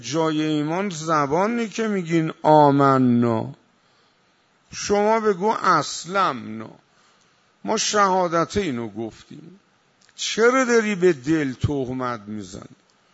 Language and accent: Persian; Iran; ما ایرانی هستیم و دینمون اینه